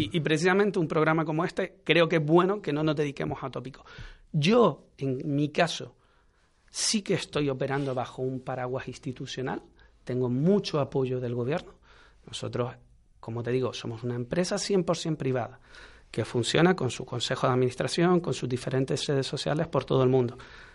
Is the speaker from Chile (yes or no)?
no; Spain; como ciudadano español